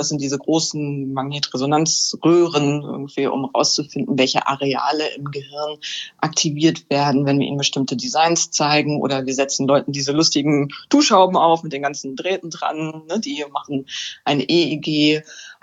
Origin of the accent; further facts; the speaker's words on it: Hänigsen, Lower Saxony, Germany; now in Burgdorf, Germany; Ich komme ursprünglich aus Henigsen und Burgdorf war ja fast schon immer die große Stadt für mich da.